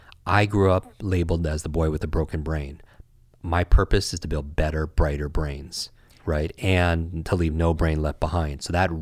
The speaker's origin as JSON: {"language": "English", "region": "Northeast", "country": "United States", "tie": "born or raised there", "said": "I grew up in the Northeast."}